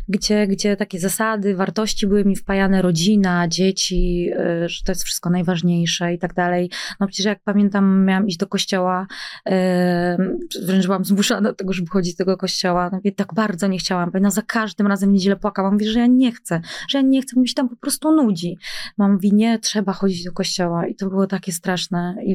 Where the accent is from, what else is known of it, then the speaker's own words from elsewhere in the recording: Lower Silesian Voivodeship, Poland; Ja wychowałam się na wsi, mm-hmm. ale szkoła, liceum, szkoła muzyczna i tak dalej, to wszystko się odbywało we Wrocławiu